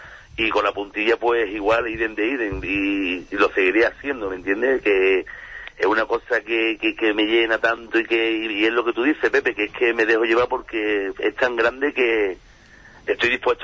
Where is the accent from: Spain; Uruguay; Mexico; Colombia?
Spain; Huelva, Andalusia; mi tierra, en Huelva